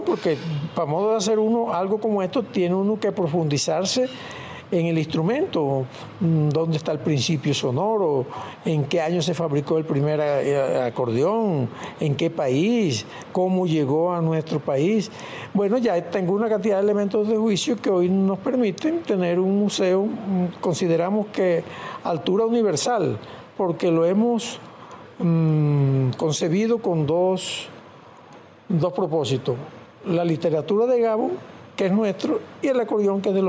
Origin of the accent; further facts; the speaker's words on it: Villanueva, La Guajira, Colombia; born there; Nací en Villanueva, en una cultura muy vallenata. Mi entorno fueron … toda esa gente.